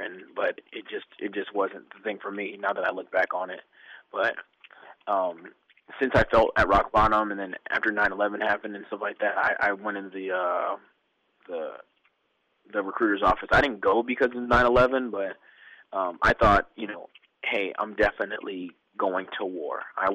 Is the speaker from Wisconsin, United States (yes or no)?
no; Oceanside, California, United States; And this is all in California, and I grew up in Oceanside, California. So all this training I'm taking close to where I grew up at.